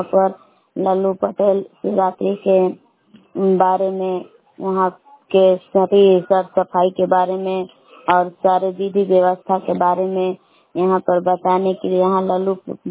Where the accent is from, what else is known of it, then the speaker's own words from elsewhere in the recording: Belaon, Bihar, India; ग्राम बेलान जिला कैमूर भगवान के निवासी हूँ।